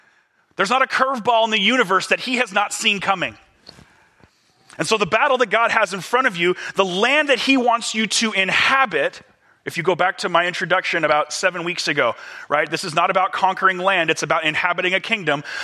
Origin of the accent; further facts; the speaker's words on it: California, United States; I'm from California, like through and through. I've never seen hail like that. Maybe it's because I lived by the beach my whole life.